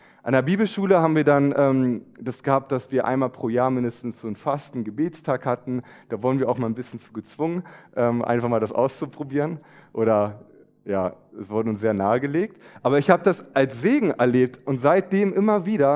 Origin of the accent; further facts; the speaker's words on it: Wolfsburg, Lower Saxony, Germany; ich erlebe, seitdem ich in Süddeutschland eigentlich bin, erst so richtig das Thema Fasching, Karneval, also meine Heimat in Wolfsburg.